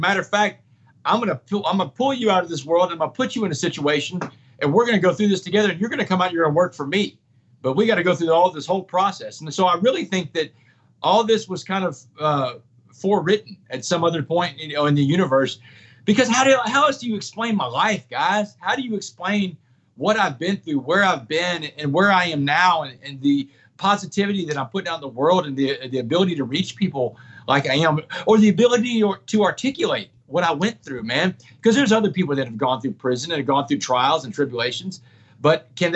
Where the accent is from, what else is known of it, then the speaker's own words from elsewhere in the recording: Port Arthur, Texas, United States; the one above my bed where I grew up on Roanoke Street, Port Arthur.